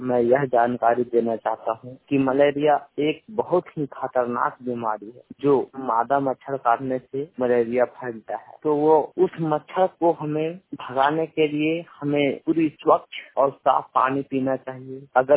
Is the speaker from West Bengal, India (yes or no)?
no; Badam, Jharkhand, India; ग्राम बादम थाना बड़कागांव जिला हजारीबाग की निवासी हूँ।